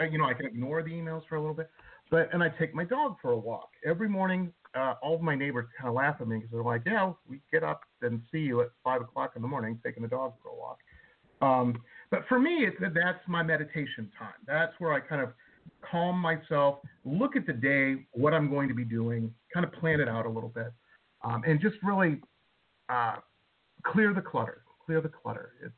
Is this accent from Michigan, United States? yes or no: yes; Detroit, Michigan, United States; I'm originally from Detroit, so I'm consider myself an aficionado on soul.